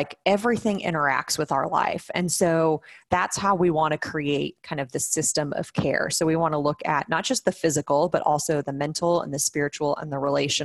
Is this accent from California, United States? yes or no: yes; California, United States; So I am actually originally from California. So moved here a couple of years ago with my husband, who is from here.